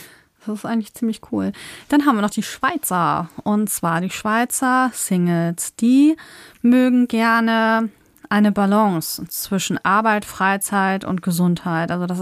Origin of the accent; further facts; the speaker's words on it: Germany; Und trotzdem muss man ja sagen, sind wir Deutsche ja nicht wie die Österreicher oder die Österreicher wie die Deutschen zu 100%